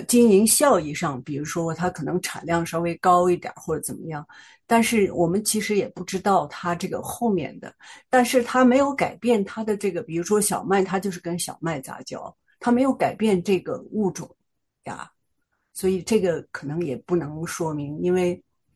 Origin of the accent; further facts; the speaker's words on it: China; 我想我们中国人很多都不愿意吃基因改造过的。